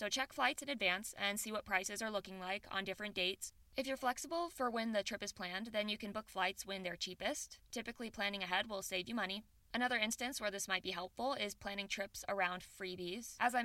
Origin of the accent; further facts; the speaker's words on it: Midwest, United States; I'm from the Midwest, where an 11-hour drive across the states is nothing